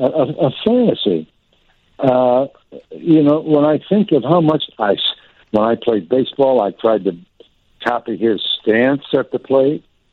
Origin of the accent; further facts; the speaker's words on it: Cleveland, Ohio, United States; I spent 8 years at WGN, and I grew up in Cleveland, so I grew up with the Indians